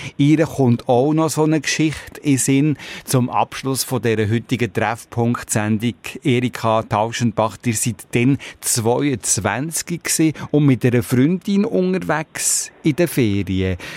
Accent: Switzerland; So sind wir Schweizer ja dort.

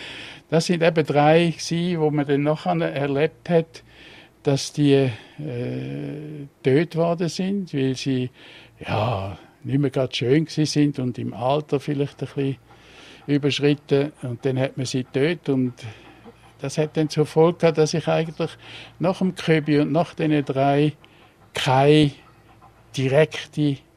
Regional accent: Mammern, Thurgau, Switzerland; also born or lived in Kreuzlingen; Ich bin in Mammeren aufgewachsen, Mammeren am Untersee.

